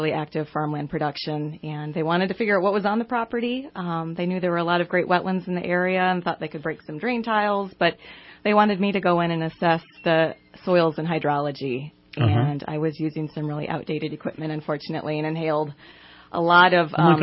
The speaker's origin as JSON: {"language": "English", "region": "Michigan", "country": "United States", "tie": "born or raised there", "said": "the area that I grew up in Northern Michigan has a longstanding land trust there called Little Traverse Conservancy"}